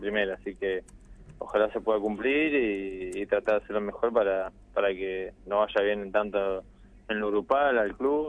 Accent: Río Colorado, Río Negro, Argentina; Acá en mi pueblo estoy.

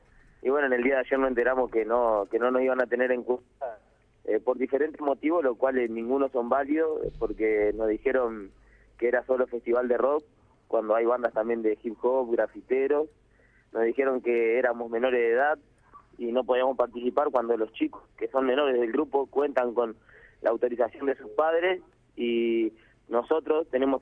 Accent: Santa Fe, Argentina; somos una banda de acá, de Santa Fe, quizá porque somos de Alto Verde o porque vivimos en un lugar donde las calles son de tierra

